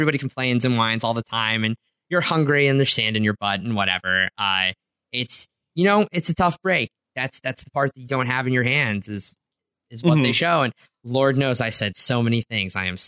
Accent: Edmond, Oklahoma, United States; Like, I grew up in Edmond, Oklahoma, which is nowhere near as remote of whatever, you know, part of Kentucky he's from.

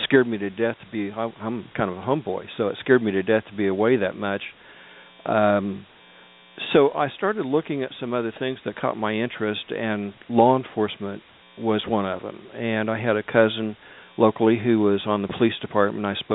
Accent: Wichita, Kansas, United States; So I ended up going down to I was from Wichita at the time, but I went down to Arkansas City, Kansas.

